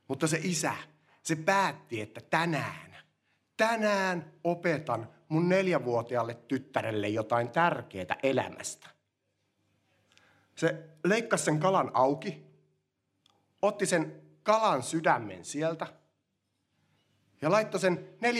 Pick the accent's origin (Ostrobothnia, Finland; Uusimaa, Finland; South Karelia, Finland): South Karelia, Finland; Parikkala; born there; now in Turku, Finland; asun Turussa, oon syntynyt Itä-Suomessa Parikkalassa, etsin pikkasen uutta kotipaikkaa ja en puhu Turun murretta, mutta puhun siis, saatan välillä sanoa, että mä ja mä saatan välillä sanoa, että mie.